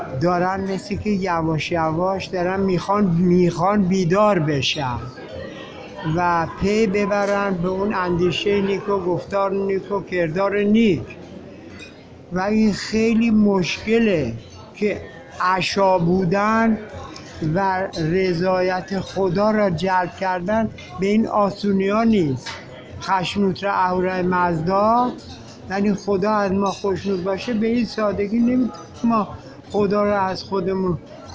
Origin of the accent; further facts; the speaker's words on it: Iran; ما که ایرانی هستیم هزینه میکنیم میایم اینجا چیزی متوجه نمیشیم.